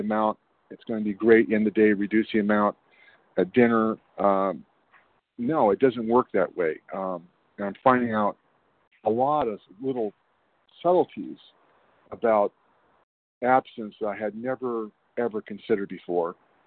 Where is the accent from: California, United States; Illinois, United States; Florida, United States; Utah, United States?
California, United States; I'm from Northern California.